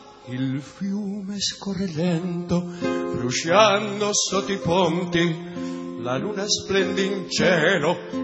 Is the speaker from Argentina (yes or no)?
yes; Posadas, Misiones, Argentina; now in Córdoba, Argentina; Vengo desde Córdoba